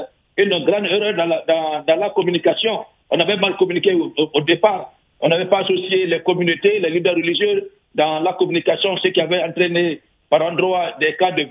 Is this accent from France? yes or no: no; Nzérékoré Region, Guinea; Vous savez, chez nous, en Guinée forestière, il y a le rituel qu'il ne faut pas obliger.